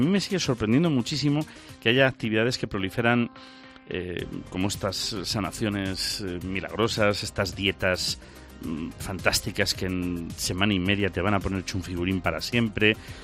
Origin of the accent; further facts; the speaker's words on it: Salamanca, Castile and León, Spain; yo crecí en Salamanca